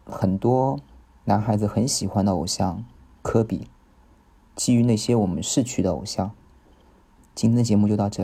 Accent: Shanghai, China; 这点的话作为一个上海人的话，这点我还是给他点赞的。

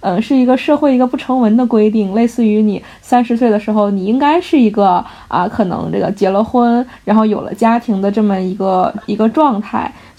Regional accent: Hebei, China; 其实我可能有点属于小镇做题家那种类型，因为我是从河北这个考试考过来的嘛。

